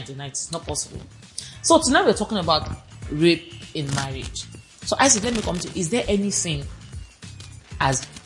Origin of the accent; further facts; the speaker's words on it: Delta, Nigeria; I'm from Delta too, but me, I'm Oyibo Delta.